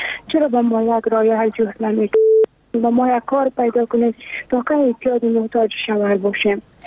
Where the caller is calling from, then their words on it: Kabul, Afghanistan; از کابل هستم، قسم ما هستم دیگه.